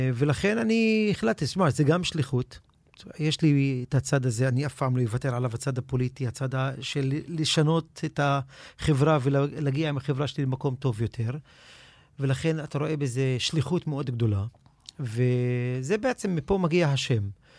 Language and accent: Hebrew; Haifa, Haifa District, Israel; יליד חיפה, נולדתי פה, אני חי פה, אני כנראה גם אסיים את החיים שלי בעיר הזאת.